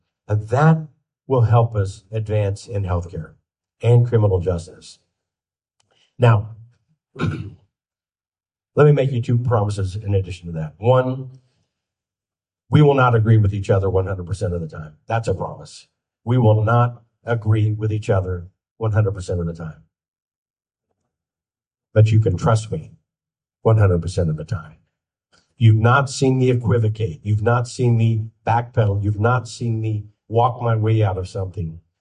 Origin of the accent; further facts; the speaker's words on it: Oklahoma, United States; I mean, in my hometown, the streets are laid with bricks because the government provided work for men. We built armories across Oklahoma.